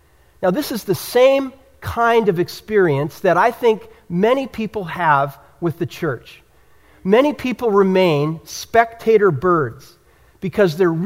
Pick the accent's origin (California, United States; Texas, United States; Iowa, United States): California, United States; Los Altos; In fact, he was a resident of my hometown of Los Altos.